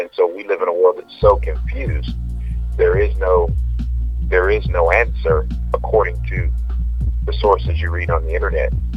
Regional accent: St Albans, East of England, United Kingdom; you're from London and I'm from St. Albans. You're Igbo and I'm Yoruba. You're American and I'm English.

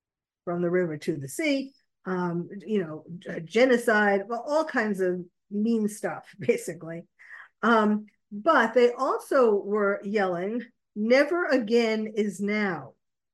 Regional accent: New York, United States; when I was a little girl in growing up in New York, you know, and going to school, learning at my synagogue

